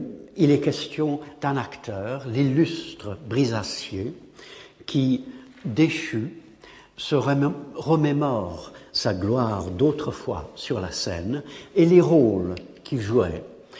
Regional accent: England, United Kingdom; French is a second language; en tant qu'anglais, je trouve très difficile parfois, en lisant la poésie française

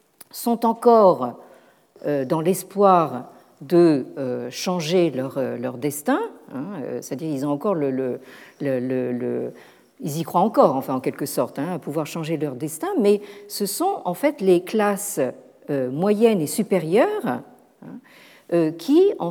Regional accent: Paris, Île-de-France, France; en tant que Parisien, je ne le fais plus maintenant

